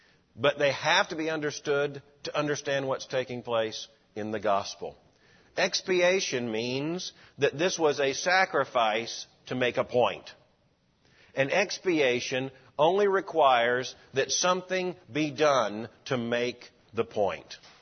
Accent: Florida, United States; Now, I grew up in Florida. I'm intimately acquainted with snakes.

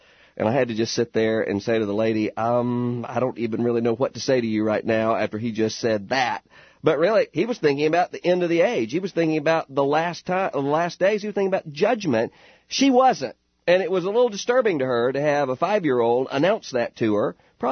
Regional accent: Mississippi, United States; I saw this just recently in my hometown back in Mississippi

